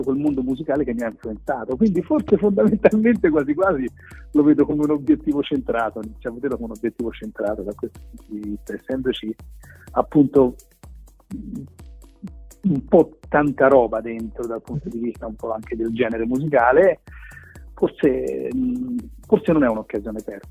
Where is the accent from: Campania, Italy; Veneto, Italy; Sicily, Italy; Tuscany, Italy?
Tuscany, Italy; Castagnaio; al mio paesino, che è a Castagnaio, sul Monte Alinata in provincia di Siena